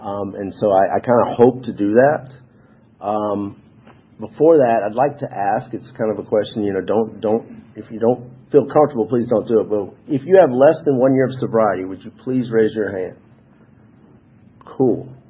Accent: Snellville, Georgia, United States; I was born and raised here in Georgia. There's not many of us. And I grew up in Snellville.

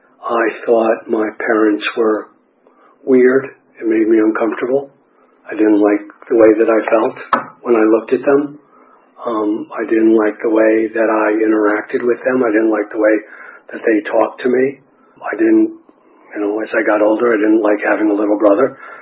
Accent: Madison, Wisconsin, United States; born there; I was born in Madison, Wisconsin.

